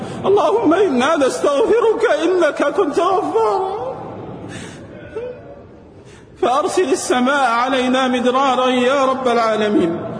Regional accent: Saudi Arabia

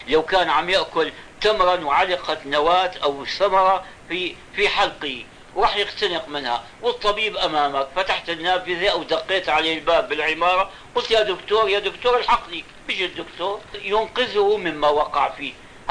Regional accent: Tanta, Gharbia, Egypt; طنطا بلدنا هذه، أنا جدي أبو أبي الذي جاء من طنطا مع عمه، عمه كان من العلماء الكبار جاءوا إلى الشام،

